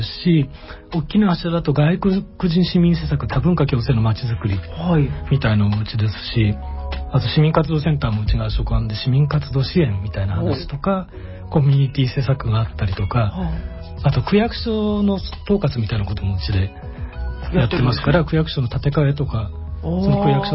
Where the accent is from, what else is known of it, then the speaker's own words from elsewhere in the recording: Kawasaki, Kanagawa, Japan; でちょっと就職とかで一時離れてましたけども、はい、基本はずっと川崎で過ごしてきています。